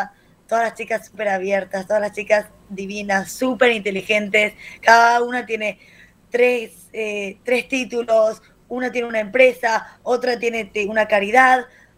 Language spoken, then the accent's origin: Spanish; Buenos Aires, Argentina; now in Tel Aviv, Israel; Soy de Argentina, de Buenos Aires, y vivo hace 8 años en Israel, en Tel Aviv